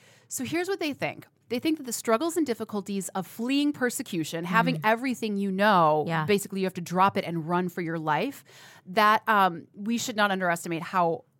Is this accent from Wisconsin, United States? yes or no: yes; Wisconsin, United States; And actually, when I was growing up, I'm from Western Wisconsin. We had a huge Hmong population in Western Wisconsin.